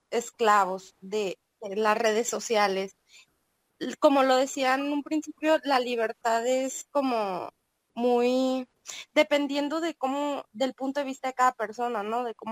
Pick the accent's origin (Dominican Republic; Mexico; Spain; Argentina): Mexico; nosotros como mexicanos